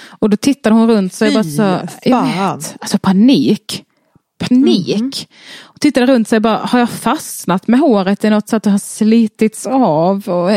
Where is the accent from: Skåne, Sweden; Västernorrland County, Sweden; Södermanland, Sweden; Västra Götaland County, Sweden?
Skåne, Sweden; det känns som att jag överger min bakgrund annars. Min skånska